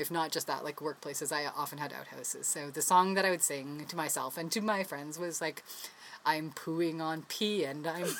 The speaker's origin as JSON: {"language": "English", "region": "New Brunswick", "country": "Canada", "moved": "yes", "said": "when I moved here, was apparently very unfashionable. I came from New Brunswick."}